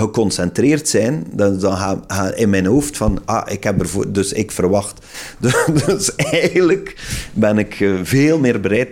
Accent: Zulte, Flanders, Belgium; also born or lived in Waregem; Maar ik ben eigenlijk geboren in Waregem, opgegroeid in Zulte. Dus dat is mijn regio, weet je.

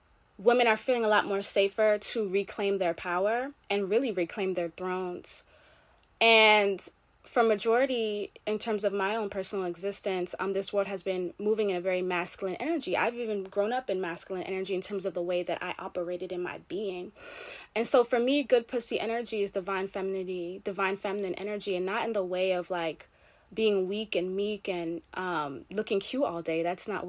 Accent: Jamaica; You know, I'm Caribbean. I'm Jamaican.

